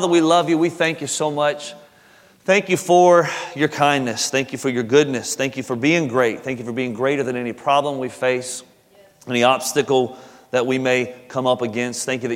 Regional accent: California, United States; So, but I'm originally from California, dude, and I was out there on the West Coast, man. And so I'm from Southern California.

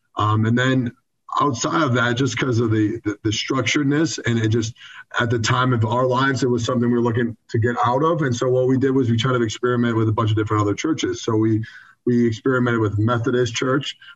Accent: Detroit, Michigan, United States; Born and raised in Metro Detroit, and growing up religiously, I was a bit of a religious mutt, if you will.

